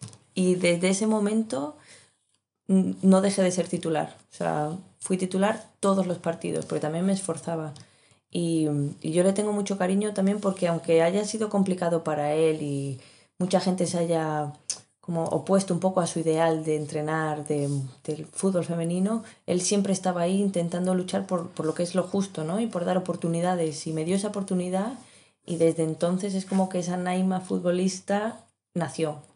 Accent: Argentina; como los argentinos, ¿no? Que hablamos mucho

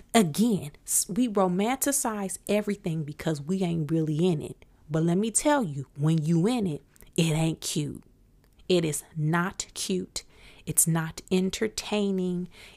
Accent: Flint, Michigan, United States; y'all know I'm from Michigan, I'm from Flint.

